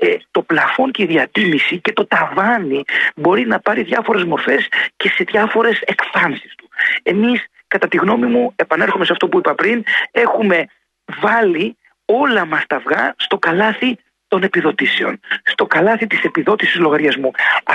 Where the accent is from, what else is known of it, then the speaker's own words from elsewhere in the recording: Kefalonia, Ionian Islands, Greece; Θερμές ευχές έρχονται από το νησί μου, την Κεφαλονιά.